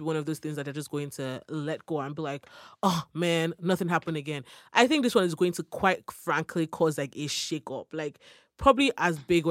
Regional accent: Nigeria; also born or lived in Canada; we grew up in Nigeria, but I think we also grew up in Canada as well.

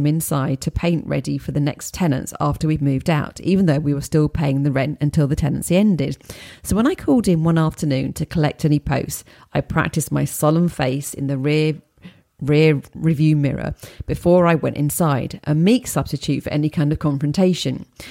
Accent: United States; moved away as an adult; now in London, United Kingdom; I grew up in the United States, but at the age of 26, I took a risk and moved to London. That was in 2002.

